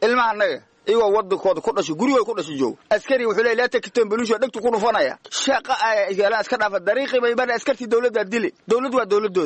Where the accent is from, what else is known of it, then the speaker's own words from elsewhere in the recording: Garissa, Garissa County, Kenya; Dad reer Kenyaan nahay, dad reer Garissa baan nahay, toddoba jir baan anaga anta ku dhalannay